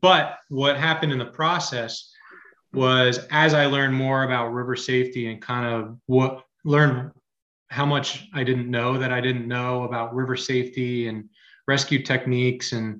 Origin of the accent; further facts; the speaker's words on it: New Jersey, United States; And I said, hey, I'm from New Jersey and I want to do the Alaska Mountain Wilderness Classic.